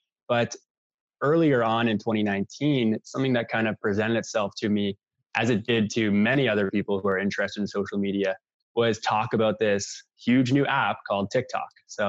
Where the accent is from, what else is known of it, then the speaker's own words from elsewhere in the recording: Ontario, Canada; I'm from Ontario, Canada